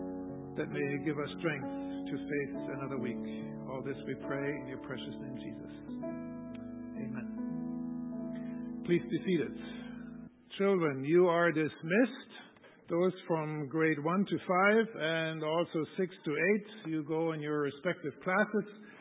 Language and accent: English; Germany; moved away as an adult; now in United States; I was growing up in Germany, so I was just, I don't know.